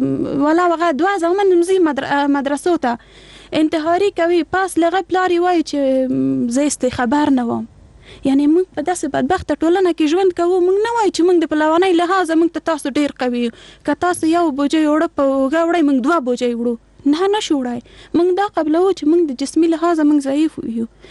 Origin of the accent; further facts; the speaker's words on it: Afghanistan; موږ په افغانستان کې څلوېښت کاله کېږي جنګ لرو، یعنی موږ نسلونه په جنګ کې پیدا شوي، په جنګ کې لوی شوي،